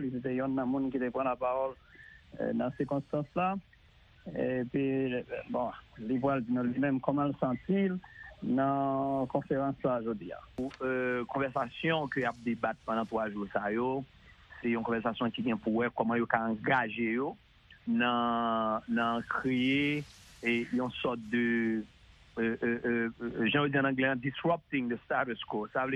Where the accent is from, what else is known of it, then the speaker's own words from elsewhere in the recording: Haiti; la conjoncture actuelle que nous vivons en tant qu'Haïtien avec Haïtien américain